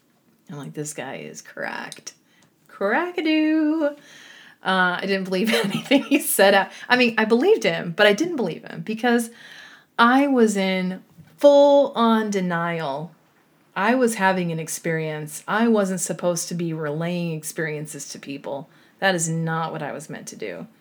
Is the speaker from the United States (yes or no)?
yes; Idaho, United States; just like I did growing up in Idaho. Idaho is home to me.